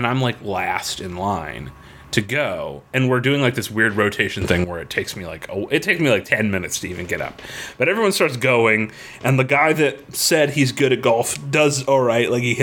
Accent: Florida, United States; So, as you know, I grew up in Florida.

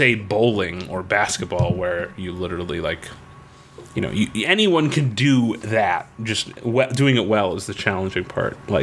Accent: Florida, United States; So, as you know, I grew up in Florida.

